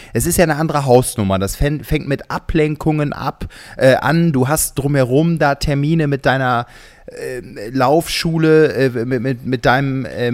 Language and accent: German; Cologne, North Rhine-Westphalia, Germany; dann würde ich natürlich in Köln, in meiner Heimatstadt, diesen Titel verteidigen